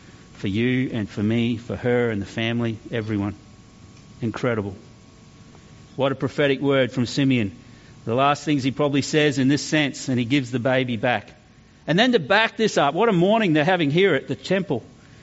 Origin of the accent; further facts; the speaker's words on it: Mount Gravatt, Queensland, Australia; it's not important for me that you all know I come from Mount Gravatt.